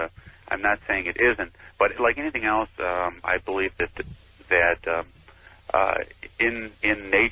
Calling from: Dubuque, Iowa, United States; I'm calling from Dubuque, Iowa.

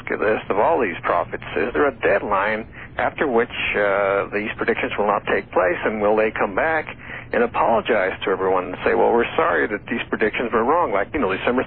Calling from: El Paso, Texas, United States; How are you doing? I'm calling from El Paso.

